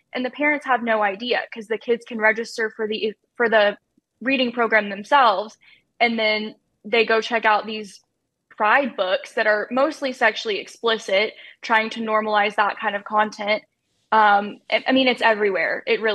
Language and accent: English; Texas, United States; there was a church that was hosting a drag queen event for children in my hometown. It was disgusting. It's a very small town up in North Texas.